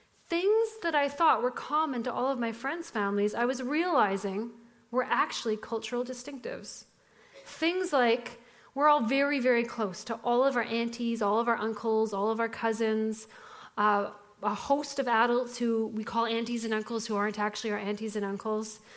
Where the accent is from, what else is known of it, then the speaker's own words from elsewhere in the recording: Canada; I would just say I'm Canadian. Simple, easy, mostly Caucasian with a little First Nations mixed in.